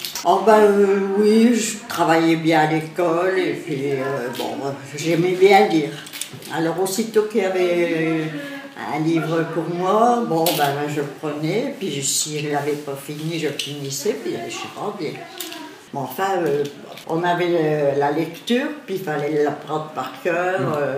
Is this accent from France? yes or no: yes; Vitry-en-Artois, Hauts-de-France, France; Oui, parce que moi, je viens de Vitry-en-Artois.